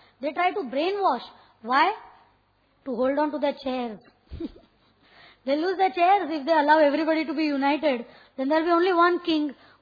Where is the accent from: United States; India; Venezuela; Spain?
India; Whether you are from America, you are from Russia, you are from I am from India, wherever, we are all one.